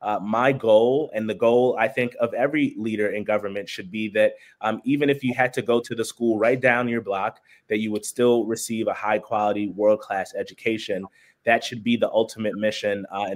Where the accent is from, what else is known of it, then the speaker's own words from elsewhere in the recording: Brooklyn, New York, United States; I grew up in Central Brooklyn, born and raised.